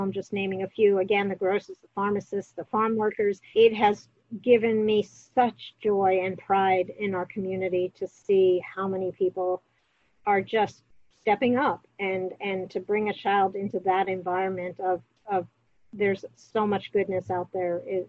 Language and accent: English; New York, United States; actually fly my sister out from the hot spot of New York, where I grew up, if you couldn't tell from my accent or my demeanor.